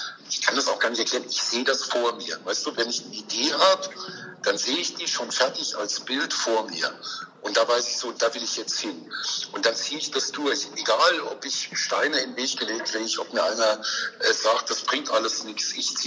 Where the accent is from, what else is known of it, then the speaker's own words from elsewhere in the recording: Schweina, Thuringia, Germany; also born or lived in Kaltennordheim; Geboren bin ich 1964 in Kaltennattheim. Das ist eigentlich nicht Thüringen, das ist die Rhön, weil meine Mutter von dort herkam. Und ich bin aber da war ich ein Jahr alt, dann sind wir hier in diesen Ort gezogen, wo ich jetzt wohne, hier in Schweina.